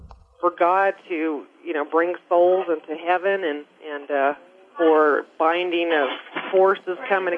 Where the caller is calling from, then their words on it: Fort Morgan, Colorado, United States; Fort Morgan.